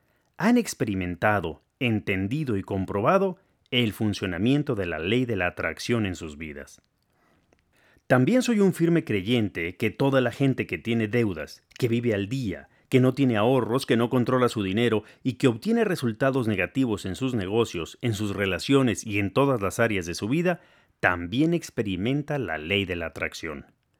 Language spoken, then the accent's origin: Spanish; Mexico; En México, de donde yo soy, una de las expresiones más comunes